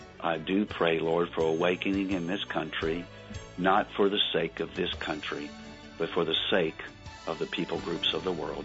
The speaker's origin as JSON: {"language": "English", "region": "Kentucky", "country": "United States", "tie": "born or raised there", "said": "I grew up in rural Kentucky. I grew up in the Baptist world where we were terrified of the Holy Spirit."}